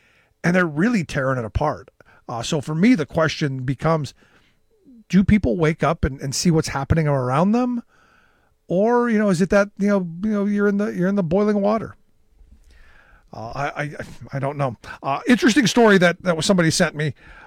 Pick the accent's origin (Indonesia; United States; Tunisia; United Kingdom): United States; Cleveland, Ohio; And one of them came from my hometown of Cleveland, Ohio